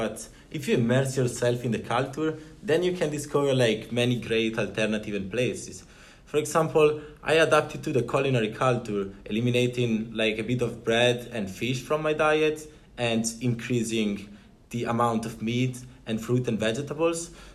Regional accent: Parma, Emilia-Romagna, Italy; I'm from Parma, a little city of 200,000 inhabitants in the north, known for its food specialties such as Parma cheese, Parma ham.

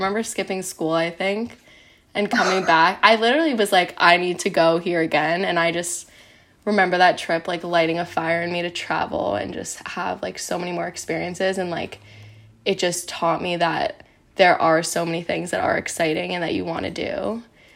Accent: New York, United States; I'm from New York.

